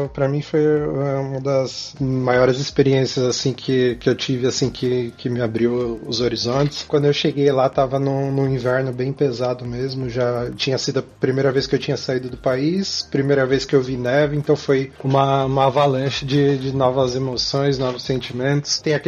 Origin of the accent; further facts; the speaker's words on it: Caieiras, São Paulo, Brazil; now in Portugal; eu sou de São Paulo, nasci em São Paulo, mas morei minha vida inteira na região metropolitana, né? Chama Caieiras da cidade.